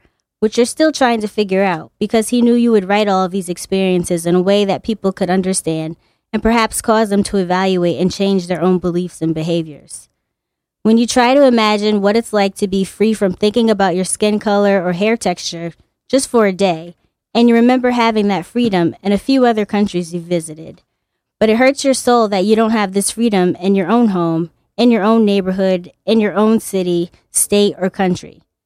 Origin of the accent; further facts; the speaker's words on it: Hamden, Connecticut, United States; also born or lived in New Haven, United States; I was born in New Haven. I lived there for like my elementary years and then... My family moved to Hamden.